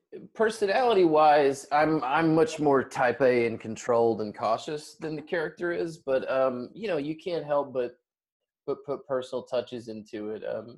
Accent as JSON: {"language": "English", "town": "Hot Springs", "region": "Arkansas", "country": "United States", "said": "I mean, I'm from Arkansas, like where specifically from Hot Springs, where a bunch of the movie takes place."}